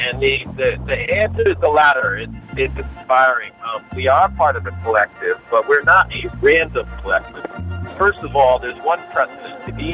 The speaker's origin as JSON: {"language": "English", "town": "New York City", "region": "New York", "country": "United States", "said": "You know, myself, I'm from Lower Manhattan. You know, there's a pretty nice little reggae scene in New York City."}